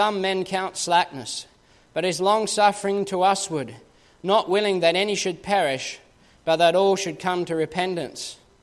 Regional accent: Australia; one of the very first questions that people ask me when they hear that I'm from Australia is, well, where in Australia?

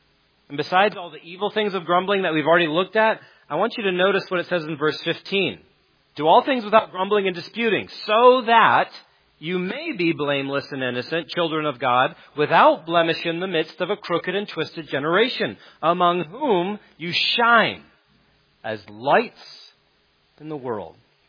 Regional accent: United States; And I might even say that it would seem that being Americans, we have the right to speak freely.

